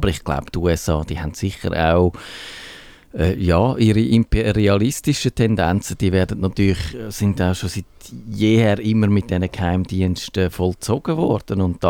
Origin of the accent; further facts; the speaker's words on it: Switzerland; wir haben die Fischenaffäre schon mal genannt bei uns in der Schweiz